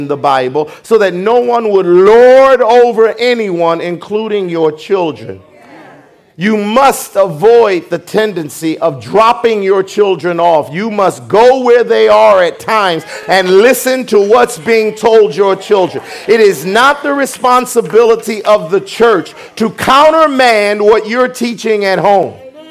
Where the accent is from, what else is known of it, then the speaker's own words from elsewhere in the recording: United States; I associate with my buddies that I grew up with around Susquehanna Avenue, Van Pelt Street and all